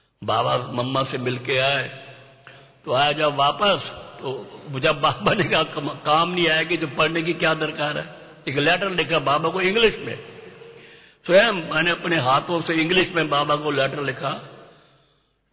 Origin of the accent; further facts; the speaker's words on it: Haryana, India; हमारा गांव था रादौर के पास, एक गांव है वहां गए